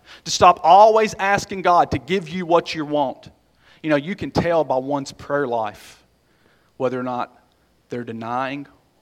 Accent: United States; I'm a fully embraced American, okay? I have a 55-inch TV in my bonus room. I am an American, I promise.

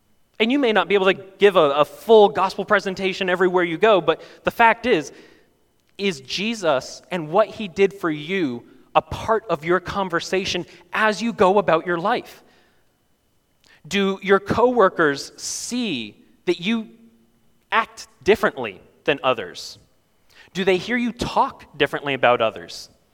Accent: Canada; now in United States; This is new for me. I'm from Canada.

